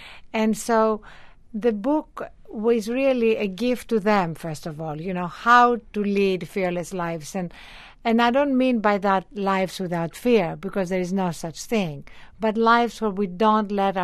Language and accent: English; Greece; You know, I'm Greek and I grew up in Europe